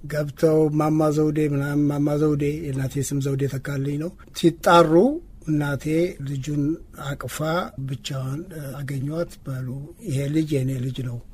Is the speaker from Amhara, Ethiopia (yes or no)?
yes; Tita, Amhara, Ethiopia; born there; እንደገለጽሽው የተወለድኩት ጢጣ ጦር ሰራዊት ግቢ ነው።